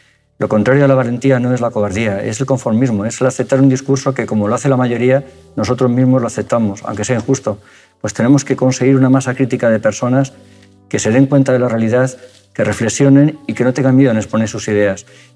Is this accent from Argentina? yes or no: no; Spain; yo como español me siento obligado a decir